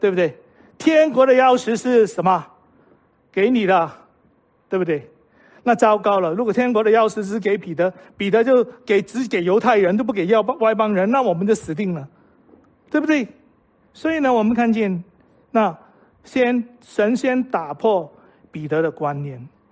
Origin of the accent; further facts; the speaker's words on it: Guangdong, China; 知道我们老广啊，好，广东烤鸭